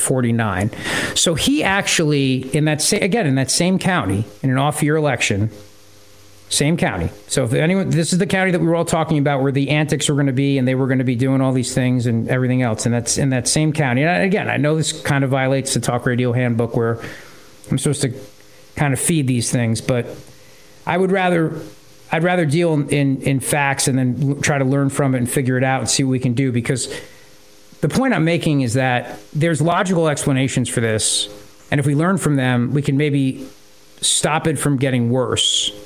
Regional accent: New Jersey, United States; when I was growing up in New Jersey and all my years in New Jersey politics

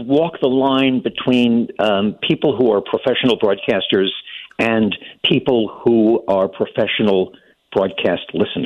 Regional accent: New York, United States; And growing up in New York, and I'm sure some of your listeners migrated

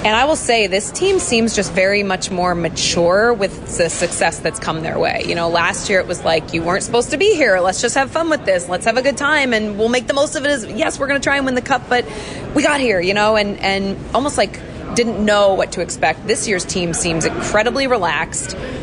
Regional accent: New Jersey, United States; now in Florida, United States; I'm like, we grew up in New Jersey. You guys never talked about hockey.

